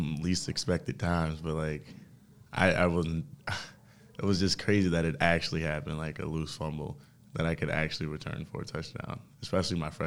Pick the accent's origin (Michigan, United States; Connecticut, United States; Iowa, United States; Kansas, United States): Michigan, United States; Detroit; because I come from Detroit, Michigan, and my family is not as well off as people would probably think.